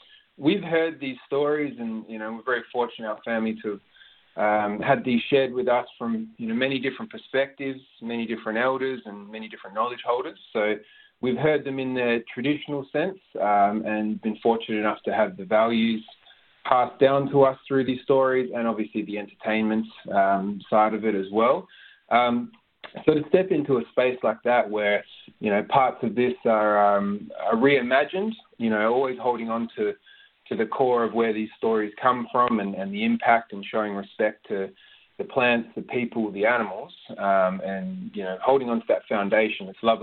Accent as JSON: {"language": "English", "region": "Western Australia", "country": "Australia", "said": "So my mob is through the Whadjuk connection and Balladong, Binjarab and Kinyang."}